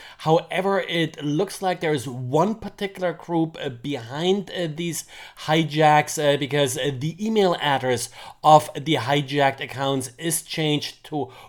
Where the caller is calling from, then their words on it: Jacksonville, Florida, United States; I'm today recording from Jacksonville, Florida.